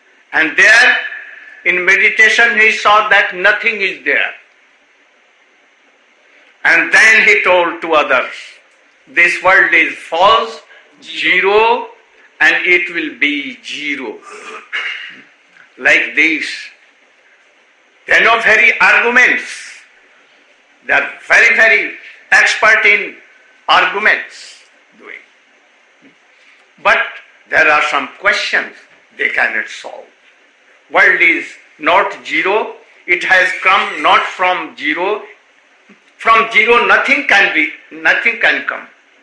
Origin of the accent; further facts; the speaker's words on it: India; born there; My birthplace is also nearer to his birthplace.